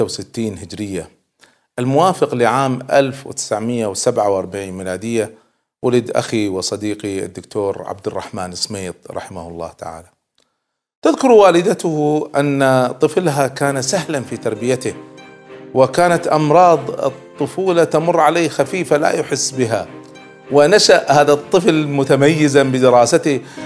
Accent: Kuwait; حتى أطلقوا عليه عندنا في الكويت لقب

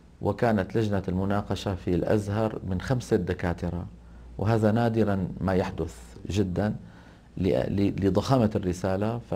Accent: Damascus, Damascus Governorate, Syria; المرحلة المتوسطة والتي تسمى عندنا في الشام الإعدادية درستها هي والثانوية في أكبر ثانوية في دمشق، وهي التي تسمى جودة الهاشمي

